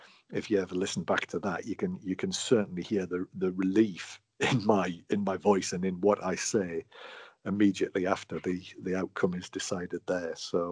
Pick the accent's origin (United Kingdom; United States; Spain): United Kingdom; England; you know, I am English. I'm therefore, as an Englishman, I want England to do well in a tournament.